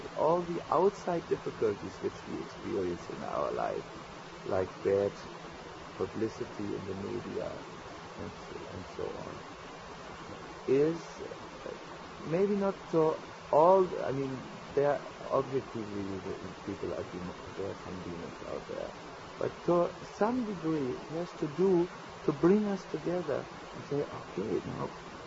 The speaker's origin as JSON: {"language": "English", "country": "Serbia", "said": "We have our habits. You know, we are people from the Balkan regions."}